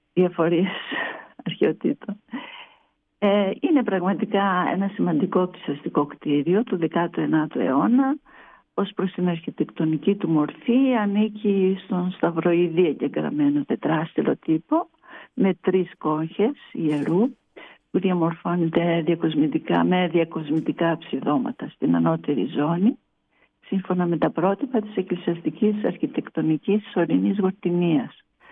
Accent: Thebes, Central Greece, Greece; Εγώ είμαι από τη Θήβα.

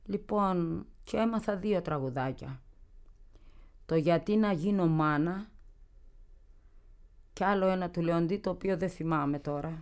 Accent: Lygortynos, Crete, Greece; Το χωριό μου το λένε Λιγόρτινο.

